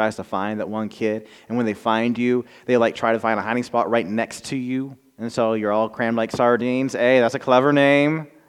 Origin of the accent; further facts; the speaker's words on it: Anderson, Indiana, United States; I grew up in Anderson, Indiana. My home church is Anderson First UMC.